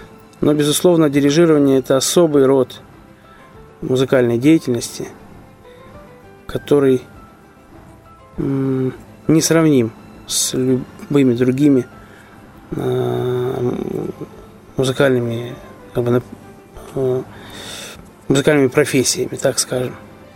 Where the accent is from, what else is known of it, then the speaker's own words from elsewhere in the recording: Saratov, Saratov Oblast, Russia; also born or lived in Makiivka, Ukraine; Итак, я родился в Макеевке в 1973 году.